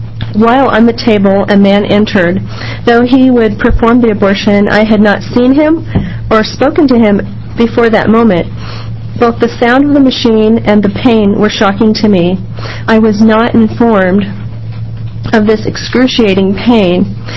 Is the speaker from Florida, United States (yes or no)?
no; Oregon, United States; I'm from Almsville in Oregon.